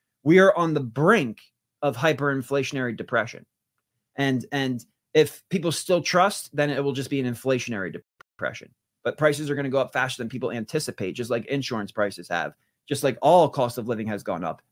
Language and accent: English; United States; because I'm an American, and I think the death of the dollar would introduce a lot of risk into my life